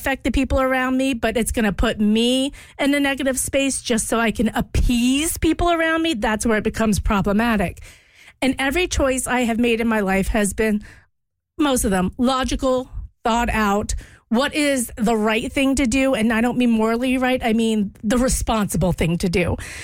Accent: Louisiana, United States; like originally a fleur-de-lis because I grew up in Louisiana

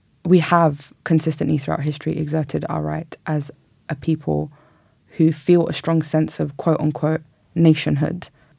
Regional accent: London, United Kingdom; I was born and raised in North London to a Kurdish family. I'm a Kurdish woman

